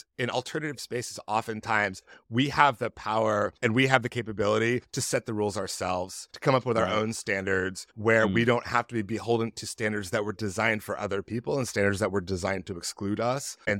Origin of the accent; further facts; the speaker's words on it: Boston, Massachusetts, United States; I grew up in Boston in the 1980s and 90s where it was like a Dick Tracy comic. Everybody had a nickname.